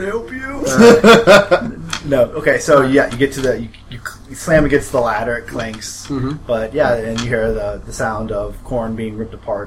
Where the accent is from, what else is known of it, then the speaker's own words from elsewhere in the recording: Midwest, United States; now in New York, United States; yeah, we come from the Midwest.